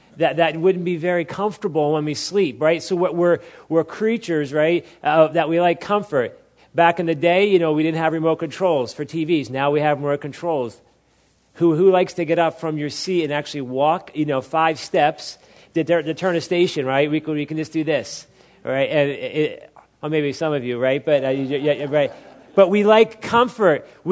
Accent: Philadelphia, Pennsylvania, United States; moved away as an adult; And I grew up in Philadelphia, and I've been out in California now since 1997

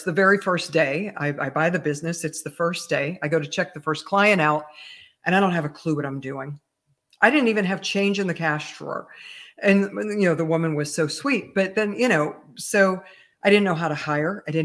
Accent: Pennsylvania, United States; if I become a certified teacher, I was from Pennsylvania, in the state of Pennsylvania

